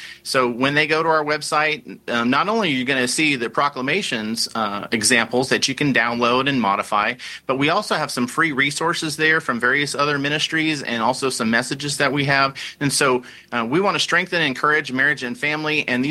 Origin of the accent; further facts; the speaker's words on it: Missouri, United States; So we got my home state of Missouri.